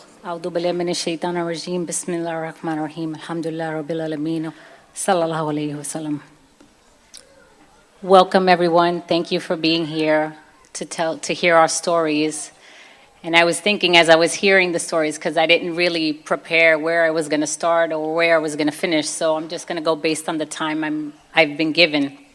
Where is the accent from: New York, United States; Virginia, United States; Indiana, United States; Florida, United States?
New York, United States; Brooklyn; accent: Brooklyn; I was like the only Puerto Rican girl in the Italian neighborhood. And I'm from Brooklyn. So if you could tell a little bit by my accent.